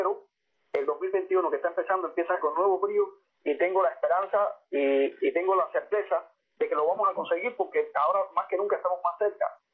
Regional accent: Cuba; simplemente estoy tratando de vivir en mi país lo que soy, bautista.

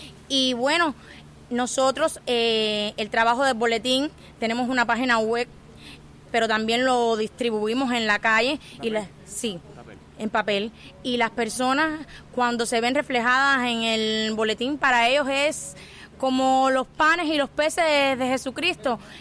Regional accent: San Pedro de Mayabón, Matanzas, Cuba; Vengo del municipio de Los Jarabos, específicamente de San Pedro de Mayabón. Tengo que decir mi pueblito porque soy una guajira orgullosa.

